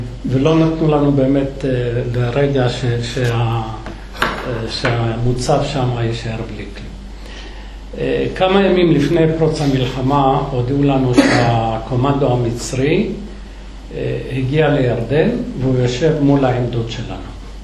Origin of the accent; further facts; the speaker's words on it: Jerusalem, Jerusalem District, Israel; אמרתי, תשמעי, אני ירושלמי, עוד כמה מטרים אני בבית.